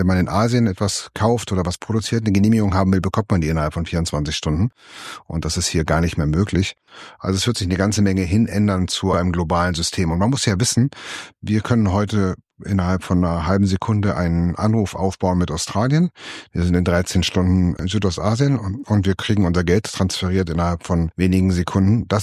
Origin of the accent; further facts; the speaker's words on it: Montpellier, Occitania, France; Ich bin ja in Frankreich groß geworden, Mittelmeer, in Montpellier, Sonne